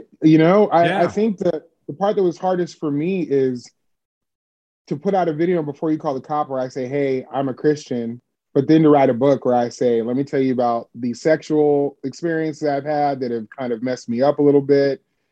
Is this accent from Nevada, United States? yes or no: yes; Las Vegas, Nevada, United States; When you were growing up in Las Vegas in the kind of Nellis Air Force base area, as a kid, an unsupervised kid, you either get into drugs or you get into something or other.